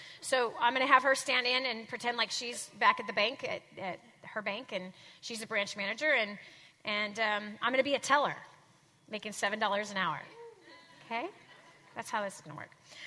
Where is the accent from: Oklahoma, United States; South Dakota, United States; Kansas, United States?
South Dakota, United States; I'm from South Dakota.